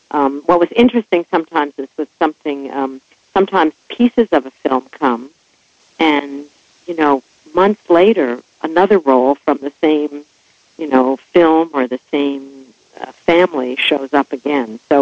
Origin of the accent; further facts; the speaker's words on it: New Jersey, United States; And I'm actually from North Jersey, and this footage is all from North Jersey, so it had a particular resonance for me.